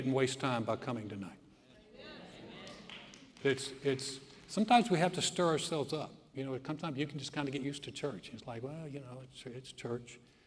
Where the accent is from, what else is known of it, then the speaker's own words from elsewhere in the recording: North Carolina, United States; the people right now in my home state, North Carolina, and Georgia and Florida and all that.